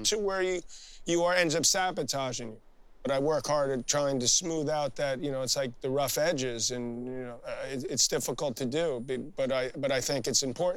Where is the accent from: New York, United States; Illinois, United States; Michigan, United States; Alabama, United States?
New York, United States; Queens; I'm a New Yorker and it's the greatest city in the world, and he's convinced that he's a New Yorker, and I grew up in Douglas and Queens.